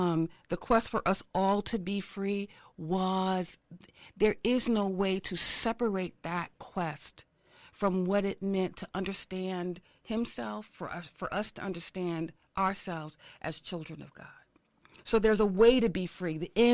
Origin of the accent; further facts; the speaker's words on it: Newark, New Jersey, United States; it was a little difficult for me growing up in Newark